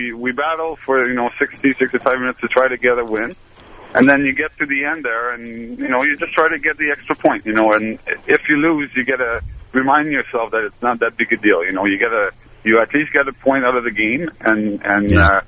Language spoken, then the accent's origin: English; Montreal, Quebec, Canada; to go in Montreal to boot, you know, which is my hometown.